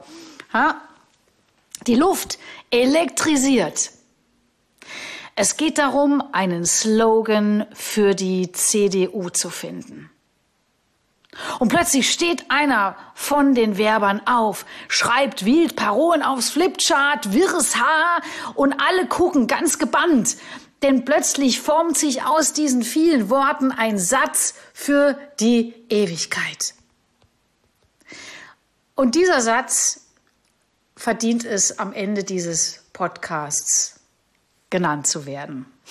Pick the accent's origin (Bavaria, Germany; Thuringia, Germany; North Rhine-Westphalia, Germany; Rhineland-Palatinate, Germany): Bavaria, Germany; Augsburg; da war ich in Augsburg unterwegs, meiner Heimatstadt